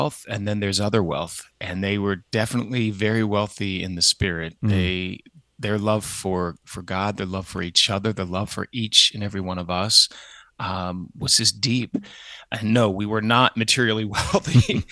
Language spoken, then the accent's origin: English; Pennsylvania, United States; So growing up in the … on a farm in Lancaster County, Pennsylvania, was really just an incredible experience